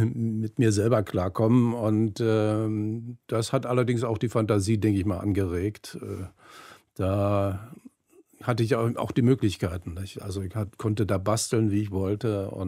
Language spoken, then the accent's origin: German; Rudow, Berlin, Germany; Aber ich bin in Rudow aufgewachsen, in einem wunderschönen, verwilderten Garten